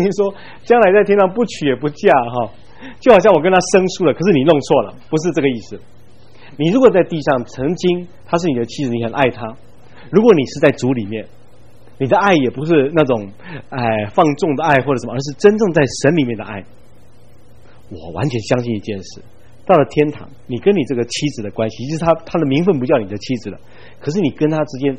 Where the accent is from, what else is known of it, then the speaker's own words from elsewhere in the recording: Taiwan; 我们台湾人认为头七的时候是死者会回来的时候